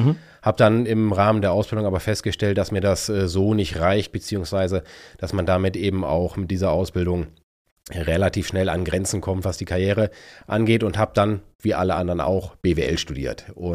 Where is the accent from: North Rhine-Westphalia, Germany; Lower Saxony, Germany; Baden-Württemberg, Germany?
North Rhine-Westphalia, Germany; Düsseldorf; ich bin gebürtiger Düsseldorfer